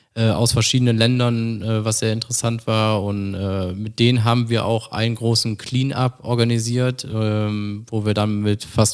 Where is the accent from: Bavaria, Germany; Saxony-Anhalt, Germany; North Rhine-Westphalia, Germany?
North Rhine-Westphalia, Germany; Cologne; meine Frau kommt aus Berlin, ich komme aus Köln und wir sind die Stadt gewöhnt